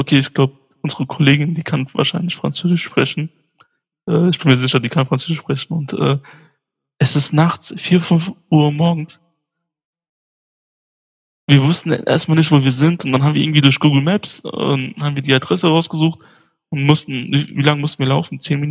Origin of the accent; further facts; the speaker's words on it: Mainz, Rhineland-Palatinate, Germany; Ich bin ja aus Mainz